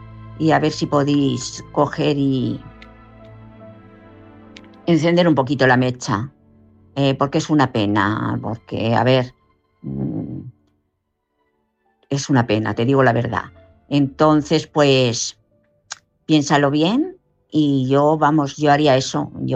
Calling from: Madrid, Community of Madrid, Spain; de Madrid.

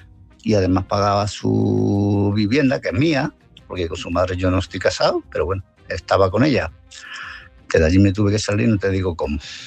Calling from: Málaga, Andalusia, Spain; de Málaga.

